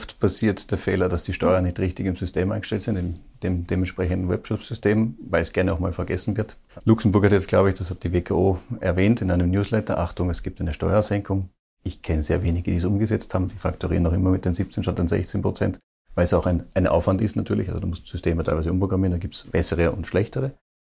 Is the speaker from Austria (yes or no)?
yes; Austria